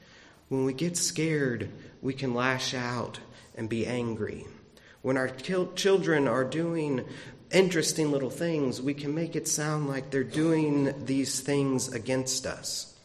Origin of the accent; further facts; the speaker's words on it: Florida, United States; Now, growing up in Florida, leaving a kid or an animal or anything inside the car was a very dangerous thing because cars heat up very quickly.